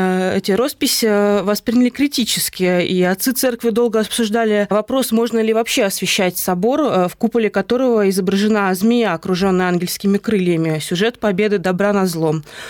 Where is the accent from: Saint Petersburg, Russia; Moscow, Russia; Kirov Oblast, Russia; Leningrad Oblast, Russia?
Leningrad Oblast, Russia; Vyborg; Вообще, я уроженка Выборга, и, конечно, и сейчас живу, и в Выборге живут мои родители, друзья.